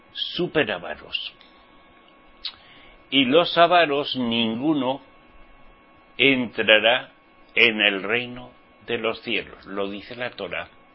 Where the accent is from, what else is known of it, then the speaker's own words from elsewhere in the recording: Spain; Y al estar legalizado, porque en mi país, España, o se hacen las cosas bien o no se hacen.